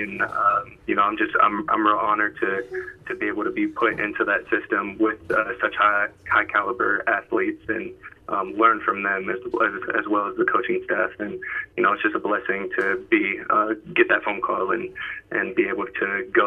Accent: Houston, Texas, United States; No, sir. I'm from Houston, Texas, where I'm staying right now. I'm from Houston originally. I went to school out in California.

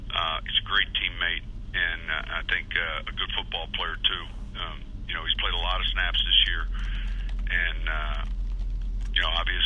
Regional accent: Illinois, United States; Well, listen, we're both from, the other thing is we're both from Illinois

